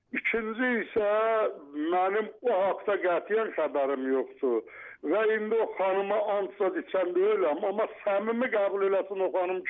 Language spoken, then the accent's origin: Azerbaijani; Nakhchivan, Azerbaijan; mən biraz yerli tərəsləyəm, Naxçıvanlıyam, Naxçıvanlıları çox istəyirəm